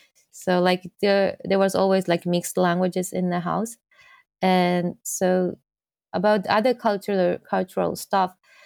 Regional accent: Hadano, Kanagawa, Japan; City called Hadano in Kanagawa Prefecture. So it's not that big city, so, and it's about 1 hour and a half from like Tokyo. And when I was a kid, there was really nothing, like, you know, all the country yards and forests

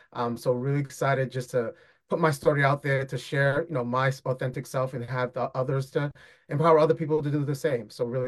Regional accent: New York City, New York, United States; born and raised in New York City. My family originally from Haiti.

